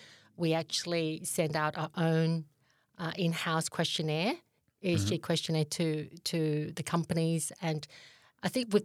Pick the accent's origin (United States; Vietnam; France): Vietnam; English is a second language; as a refugee from Vietnam, English is my second language, so the way that I would excel is in mathematics.